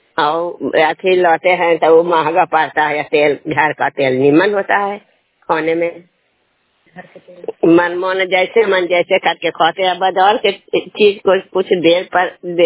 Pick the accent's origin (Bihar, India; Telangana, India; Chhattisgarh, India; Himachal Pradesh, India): Bihar, India; Nalanda; नालंदा जिला के रहने वाला हूँ।